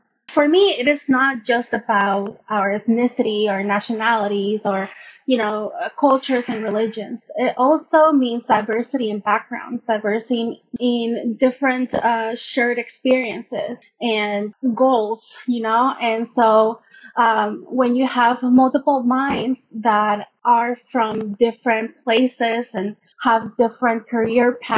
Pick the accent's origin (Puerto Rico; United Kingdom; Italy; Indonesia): Puerto Rico; now in Ohio, United States; I am originally from Puerto Rico, but have been a Buckeye since 2011.